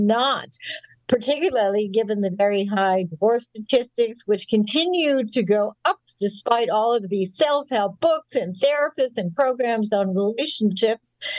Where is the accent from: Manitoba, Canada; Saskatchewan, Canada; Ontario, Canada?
Manitoba, Canada; Winnipeg; when I was a teenager growing up in Winnipeg